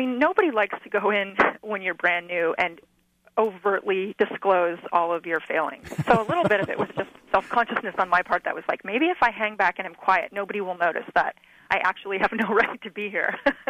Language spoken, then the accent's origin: English; Michigan, United States; moved away as an adult; also born or lived in Western Montana, United States; I grew up in Western Michigan, and when I moved to Western Montana right after college